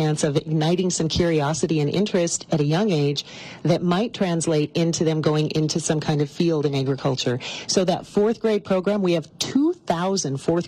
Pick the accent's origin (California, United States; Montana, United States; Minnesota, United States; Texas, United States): Montana, United States; Miles City; And, you know, I was from Miles City. I hadn't even, we'd been to Glacier National Park once, but I had never really been in the mountains of Montana.